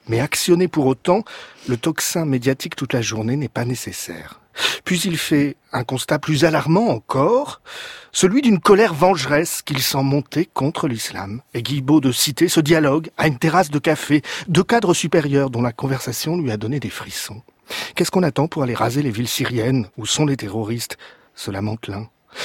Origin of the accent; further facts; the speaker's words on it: France; même chez nous en France, en 2016, on les traite comme des animaux.